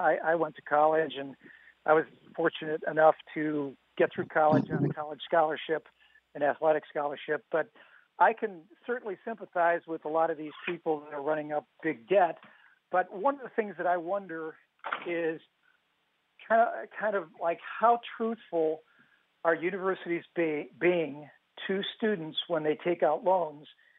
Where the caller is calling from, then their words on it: Crescent City, Illinois, United States; Crescent City, Illinois.